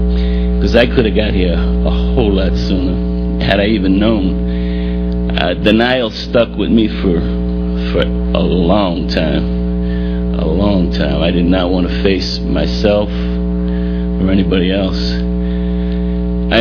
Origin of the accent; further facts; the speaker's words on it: New York, United States; I grew up in New York, in Washington Heights, right near the George Washington Bridge. And there were seven of us, mother, father, two older sisters, two younger brothers.